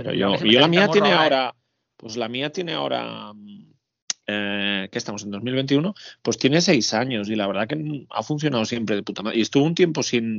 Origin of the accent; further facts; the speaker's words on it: Spain; Entonces yo me he hecho gracia porque me he visto identificado siendo español.